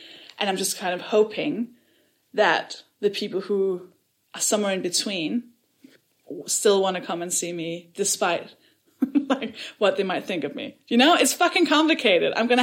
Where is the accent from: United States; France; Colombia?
France; I felt excluded tonight because you said, you British people, and I'm from France.